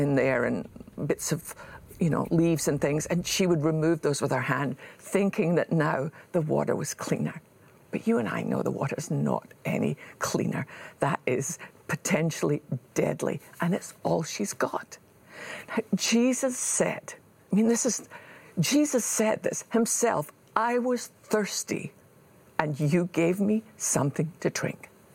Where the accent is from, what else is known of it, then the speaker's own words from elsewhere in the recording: Ayr, Scotland, United Kingdom; born there; I was born in Ayr, Scotland, had nothing to do with either of our choices. That's just where we were born.